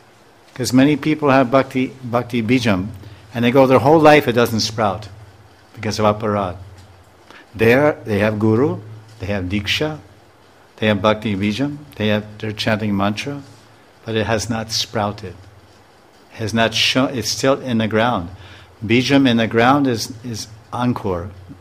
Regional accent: New York, United States; We're all from New York, but we have. You like Italian food, I like Mexican food. You like American food, I like Indian food. But we're all New Yorkers.

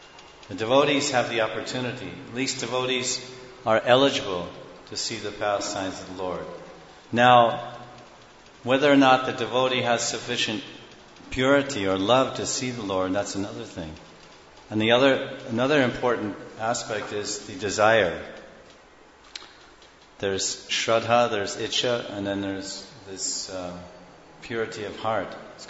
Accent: United States; I think when I grew up in America... And that was like, 50 years ago. There was about 10 channels.

